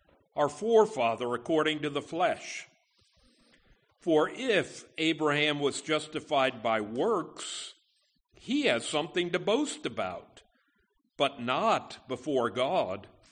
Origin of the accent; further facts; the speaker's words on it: Schenectady, New York, United States; where I grew up in Schenectady, New York.